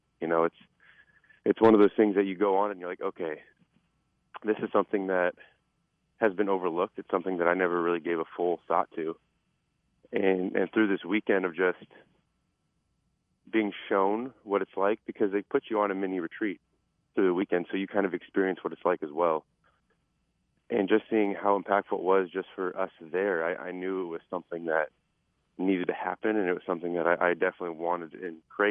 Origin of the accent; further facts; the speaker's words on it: Washington, United States; and I'm from Washington State, so it's not as well known as in Minnesota